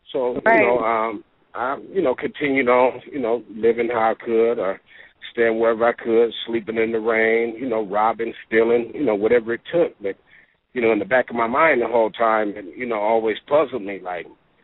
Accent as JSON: {"language": "English", "town": "Compton", "region": "California", "country": "United States", "tie": "born or raised there", "said": "during my life of growing up in the foster home, you know, I grew up in Compton, California"}